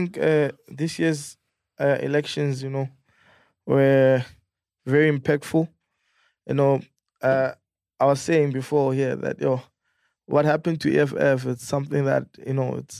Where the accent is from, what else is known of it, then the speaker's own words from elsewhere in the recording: South Africa; I'm fine. I'm a South African. I'm a person.